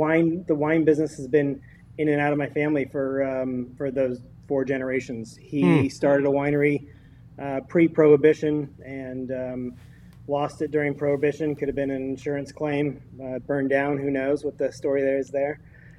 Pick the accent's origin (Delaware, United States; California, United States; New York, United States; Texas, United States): California, United States; Healdsburg; But I grew up in Healdsburg, as I say, and, you know, hit 18. I couldn't wait to get away